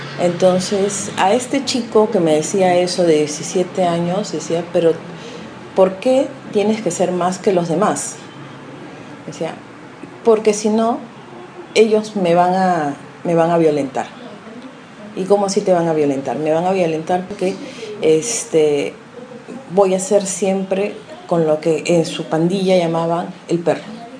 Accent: Peru; now in Venezuela; Yo le digo, no, soy peruana.

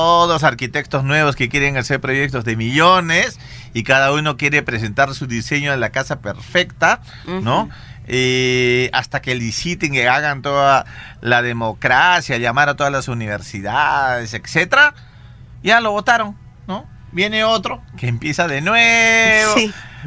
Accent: Cusco, Peru; nuestros paisanos de arriba, yo soy cusqueño

